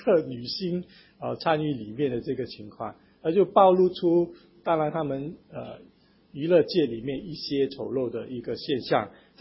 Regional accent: Hong Kong; 我们香港人是不用手的

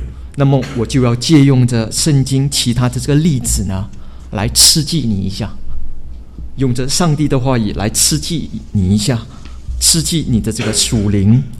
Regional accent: Chaozhou, Guangdong, China; 我是潮州人啊

